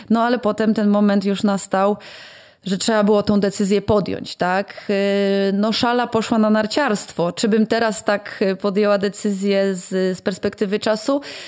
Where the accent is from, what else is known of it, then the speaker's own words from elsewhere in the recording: Karpacz, Lower Silesian Voivodeship, Poland; jestem z gór, może nie z jakichś wysokich, bo z Karkonoszy i Karpacz to jest są to moje rodzinne strony, więc tutaj spędzałam swoje dzieciństwo i swoje dorastanie